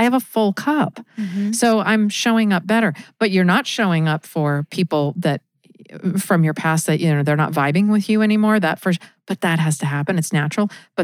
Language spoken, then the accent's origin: English; Seattle, Washington, United States; also born or lived in Midwest / New York City; growing up in Seattle, I'm from the Midwest originally, but I was only there until I was 5. So the rest of my life was in Seattle. Also spent 5 years in New York City